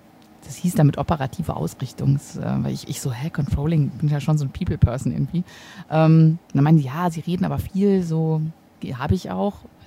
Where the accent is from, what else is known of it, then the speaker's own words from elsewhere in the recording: North Rhine-Westphalia, Germany; ich komme aus dem Sauerland